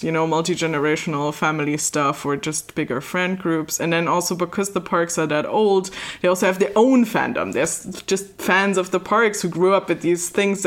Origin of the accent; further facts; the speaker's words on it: Germany; English is a second language; I'm from Germany. So Euro Disney, as it's still called, then opens in 92. So my parents take me at some point when I'm like 4 years old.